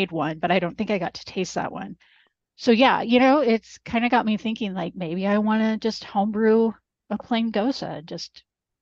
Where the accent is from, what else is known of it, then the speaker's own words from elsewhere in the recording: United States; I grew up in the United States and I specifically grew up as a beer drinker in kind of the gold rush